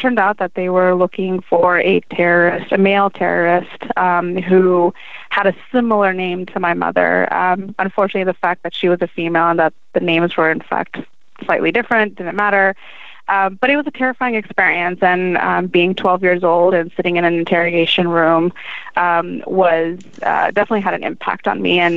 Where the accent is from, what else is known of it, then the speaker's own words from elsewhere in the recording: Maryland, United States; So my parents actually came to the U.S. in 1978, and actually I've been in Maryland, born and raised in Maryland. I have my almost close to 200 relatives all there in Maryland.